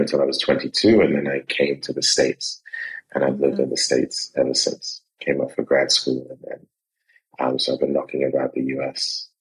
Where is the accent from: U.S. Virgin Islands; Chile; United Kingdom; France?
United Kingdom; London; also born or lived in Trinidad; now in Trinidad and Tobago; I was born in Trinidad. I grew up in London. I left Trinidad when I was about a year old. And moved back to Trinidad when I was about 14.